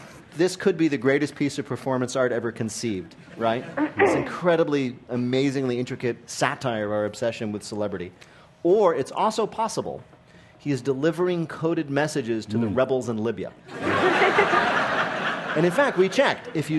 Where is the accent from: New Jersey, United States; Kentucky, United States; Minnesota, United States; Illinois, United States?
New Jersey, United States; When I grew up in New Jersey, we didn't have fair trade. We just stole the tea.